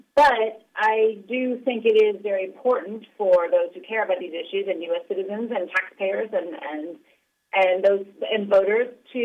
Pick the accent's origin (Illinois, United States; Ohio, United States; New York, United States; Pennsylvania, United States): Ohio, United States; And I'm originally from Ohio, so nice to be talking to you here.